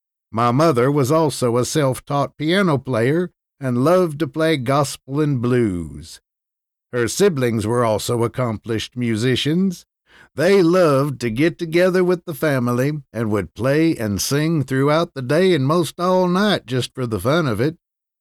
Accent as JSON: {"language": "English", "town": "Fairfield", "region": "Kentucky", "country": "United States", "tie": "born there", "said": "the day that I was born in Fairfield, Kentucky, in what is known as a ghost house."}